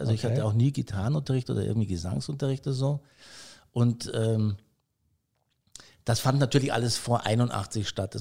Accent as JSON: {"language": "German", "town": "Lohhof", "region": "Bavaria", "country": "Germany", "tie": "born or raised there", "said": "Ja, ich bin in Lohof letztendlich aufgewachsen"}